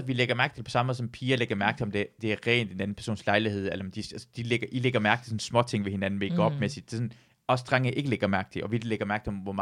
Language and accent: Danish; Iran; now in Denmark; jeg er flygtning, jeg har flygtet fra Iran af, og jeg boede i flygtningelejre i Kalundborg